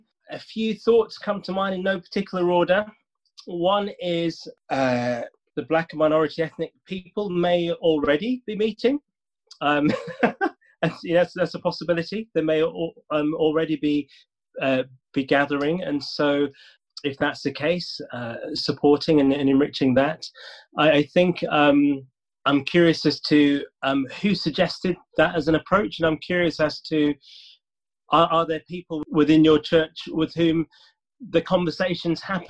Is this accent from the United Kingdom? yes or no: yes; Yorkshire and the Humber, United Kingdom; when I was growing up in Yorkshire, I thought of myself as a Yorkshireman with Caribbean parents. Whereas as I got older, I realised most people saw me as a Caribbean person who lived in Yorkshire.